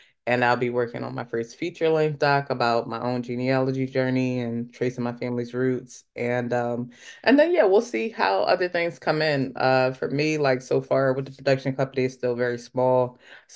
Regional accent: Philadelphia, Pennsylvania, United States; I was brought up in Philly at a time when it was in the 90s

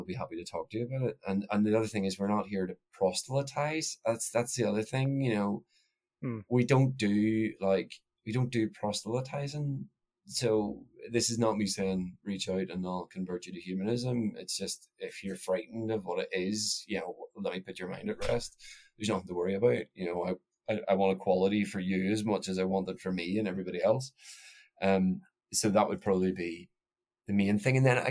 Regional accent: Northern Ireland, United Kingdom; because I'm from Northern Ireland

